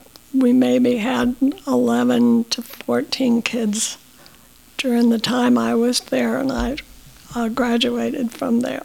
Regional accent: McCausland, Iowa, United States; And when they migrated closer to a little town called McCausland. And that's where I grew up.

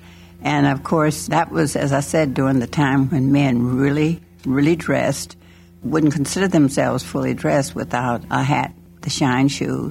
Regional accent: Tulsa, Oklahoma, United States; born there; I was born in Tulsa, Oklahoma.

